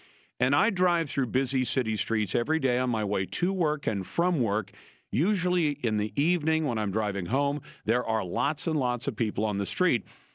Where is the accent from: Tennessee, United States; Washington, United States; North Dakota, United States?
Washington, United States; Heck, in my home state of Washington, they just made it illegal to have that phone in your hand